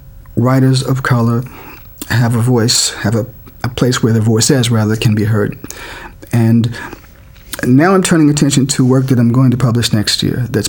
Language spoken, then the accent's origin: English; Washington, District of Columbia, United States; also born or lived in Southern US; I'm from the South, but I was raised, I came of age in D.C.